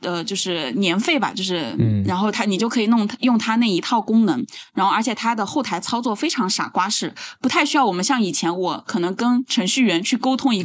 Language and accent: Chinese; Jiangsu, China; born there; 我本来是在农村出生的，就是我们那个年代，都是、虽然我也才31、32岁，就我们那个年代，其实农村还是比较重男轻女的，就在江苏的农村啊